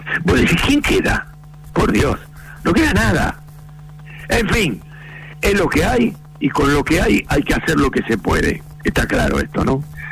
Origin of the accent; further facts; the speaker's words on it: Argentina; Y porque somos argentinas, están llegando en cuentagotas